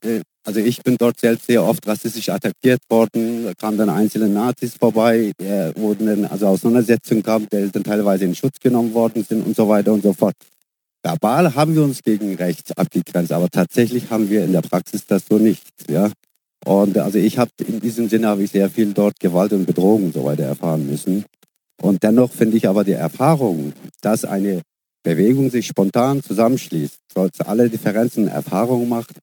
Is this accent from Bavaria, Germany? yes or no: no; Frankfurt, Hesse, Germany; bin Frankfurter.